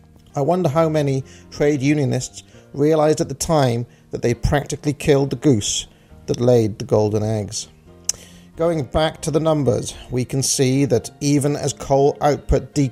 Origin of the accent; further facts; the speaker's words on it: Wales, United Kingdom; and I'm a Welshman, I thought it appropriate to make this video looking at the economy of Wales.